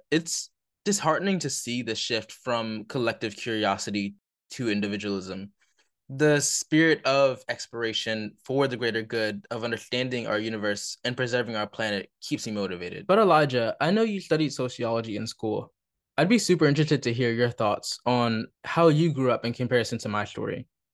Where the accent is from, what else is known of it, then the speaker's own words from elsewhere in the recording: Washington, District of Columbia, United States; I grew up in Washington, D.C. and was a nature lover.